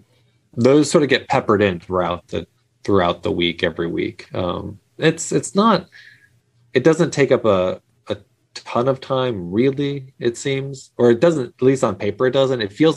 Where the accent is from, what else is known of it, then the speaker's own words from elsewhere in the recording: Maine, United States; also born or lived in Germany / Georgia; Probably the longest time I lived in one place before being an adult was in Maine, where I went to high school for 8 years.